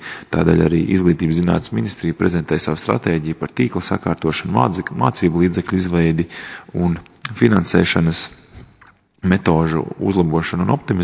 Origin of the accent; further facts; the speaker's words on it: Valmiera, Valmiera Municipality, Latvia; par cik esmu valmierietis, vēlos apsveikt visus valmieriešus